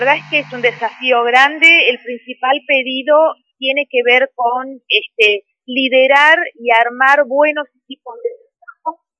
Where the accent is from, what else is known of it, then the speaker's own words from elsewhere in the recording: Bariloche, Río Negro, Argentina; born there; en realidad nací en Bariloche y obviamente la principal actividad económica de nuestra región es el turismo.